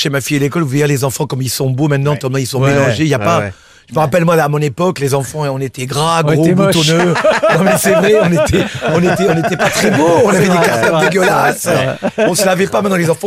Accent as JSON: {"language": "French", "town": "Albi", "region": "Occitanie", "country": "France", "tie": "born or raised there", "also_born_or_lived": "Toulouse", "said": "Je suis profondément albigeois moi."}